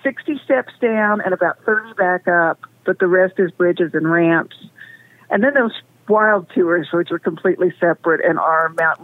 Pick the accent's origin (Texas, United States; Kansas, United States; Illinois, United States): Kansas, United States; My great dream as a child growing up in Southeast Kansas was to be a cave guide at Silver Dollar City.